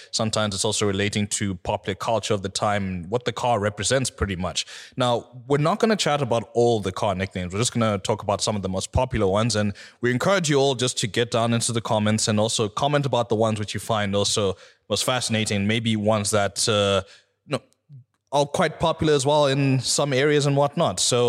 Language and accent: English; South Africa; So we grew up in South Africa.